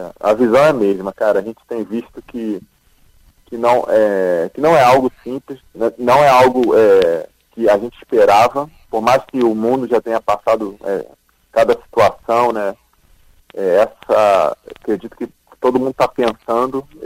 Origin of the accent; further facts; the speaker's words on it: Rio de Janeiro, Brazil; now in Porto Alegre, Brazil; eu sou carioca. Minha família é toda do Rio de Janeiro.